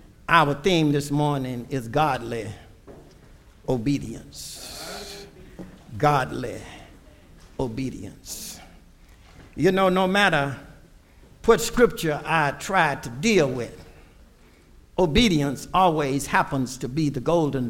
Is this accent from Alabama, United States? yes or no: yes; Alabama, United States; I saw so many folk growing up in Alabama that went to work on Sunday